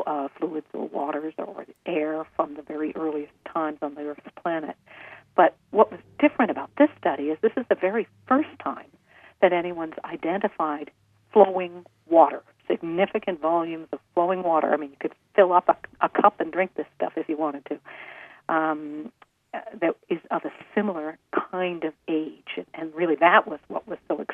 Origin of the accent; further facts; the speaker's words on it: Canada; I'm a Canadian, and when I was doing graduate research here back about 20 years ago